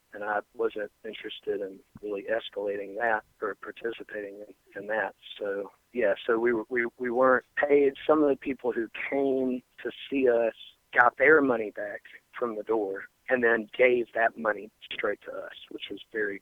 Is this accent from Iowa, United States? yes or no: no; Birmingham, Alabama, United States; we're four guys from Birmingham whose mothers taught us to say yes, ma'am, and no, sir